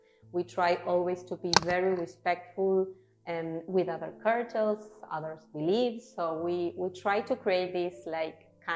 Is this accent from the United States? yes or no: no; Argentina; I'm from Argentina.